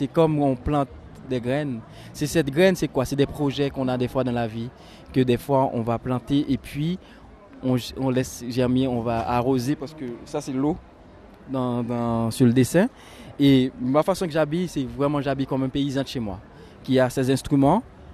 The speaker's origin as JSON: {"language": "French", "country": "Haiti", "lives_now": "Switzerland", "said": "là je viens d'Haïti, il y a ça, je l'accepte, c'est ma culture."}